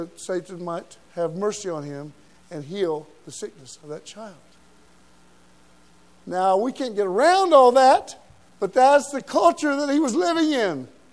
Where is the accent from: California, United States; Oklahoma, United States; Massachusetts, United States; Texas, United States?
Oklahoma, United States; accent: Okie; I'm from Oklahoma, so forgive my Okie, but y'all come, huh?